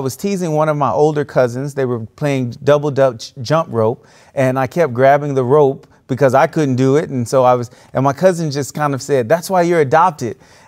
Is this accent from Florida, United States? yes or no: yes; Florida, United States; And I was raised in South Florida, very cosmopolitan community, different cultures.